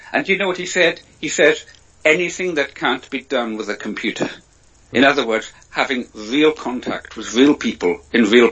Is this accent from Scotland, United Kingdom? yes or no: yes; Scotland, United Kingdom; I was raised in the Isle of Lewis in Scotland's Outer Hebrides